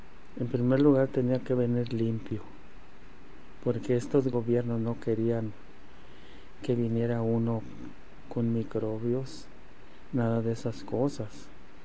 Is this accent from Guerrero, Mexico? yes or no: no; San Jacinto, Aguascalientes, Mexico; En mi pueblo, San Jacinto, Aguascalientes.